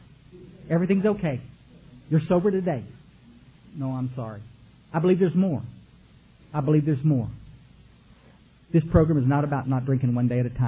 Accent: Kerrville, Texas, United States; We had this dog in growing up in Kerrville, Texas. We lived in this big old house out on Goat Creek Road.

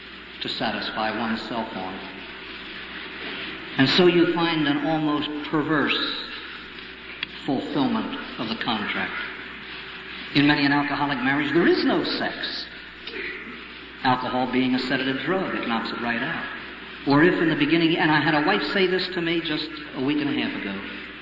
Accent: Maryland, United States; In my home state of Maryland, we have 23 counties.

